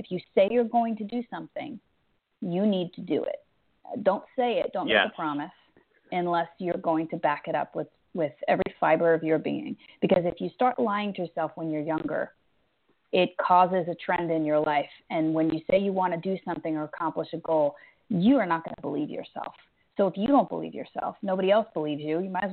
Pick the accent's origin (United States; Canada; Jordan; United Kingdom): United States; Long Island, New York; now in Baltimore, United States; I now live in Baltimore, Maryland.